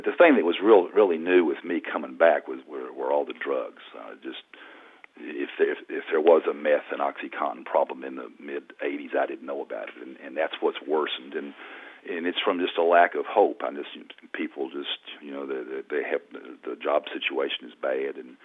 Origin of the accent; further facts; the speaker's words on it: Abingdon, Virginia, United States; I grew up in Abingdon, and when I would go visit family, sometimes I would come into West Virginia